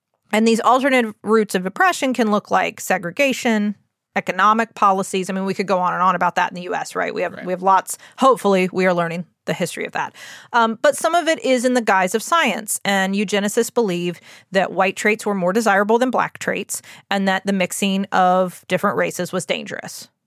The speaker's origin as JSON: {"language": "English", "country": "United States", "tie": "born or raised there", "said": "I'm 41 years old. I was raised in the United States."}